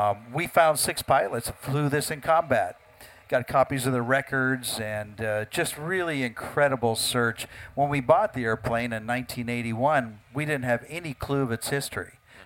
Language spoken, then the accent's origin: English; Cherry Point, North Carolina, United States; born there; He was stationed in Cherry Point, North Carolina. I was born on the Marine Corps base.